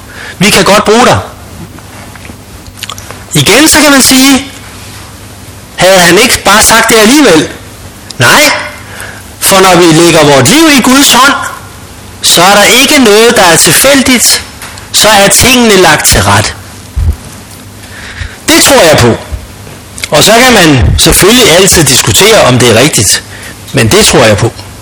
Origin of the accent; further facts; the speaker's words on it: Copenhagen, Capital Region of Denmark, Denmark; Jeg er københavner, der er det bare med at få det væk.